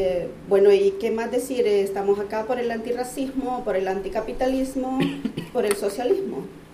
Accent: El Salvador; moved away; yo vengo de El Salvador, llegué acá en los años, bueno, en el 91 para ser específica, exilada también por la guerra en El Salvador.

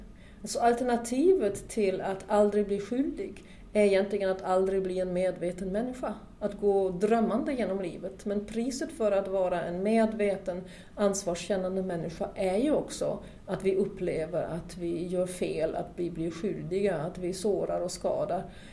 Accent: Germany; Jag är uppvuxen i Tyskland på slutet på 50-60-talet.

